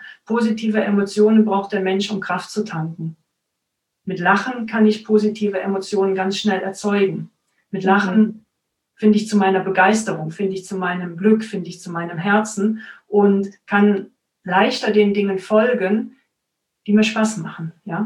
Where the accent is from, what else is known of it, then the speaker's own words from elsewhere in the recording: Cologne, North Rhine-Westphalia, Germany; now in Stuttgart, Germany; Ich komme tatsächlich aus Köln.